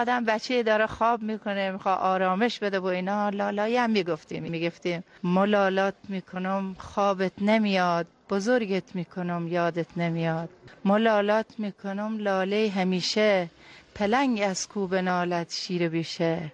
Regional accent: Bushehr, Iran; now in Shiraz, Iran; ما بچه استان بوشهر، بچه تنگرمیم. ولی الان نزدیک به 20 ساله که بله شیراز زندگی میکنیم.

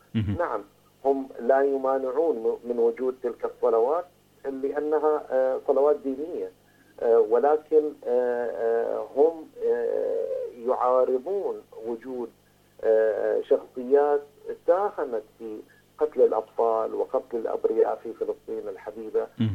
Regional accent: Bahrain; نحن كشعب بحريني لا توجد عندنا مشكلة مع الديانات الأخرى

